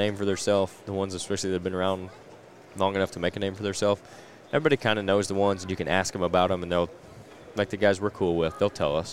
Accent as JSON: {"language": "English", "region": "Illinois", "country": "United States", "said": "So it's like, oh, we're from Illinois."}